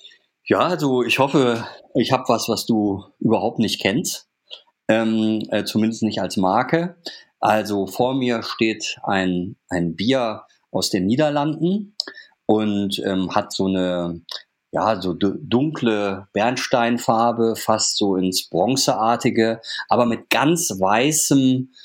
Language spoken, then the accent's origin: German; North Rhine-Westphalia, Germany; wenn man jetzt im Ruhrgebiet wohnt, wo ich ja lange gelebt habe und auch meine Heimat ist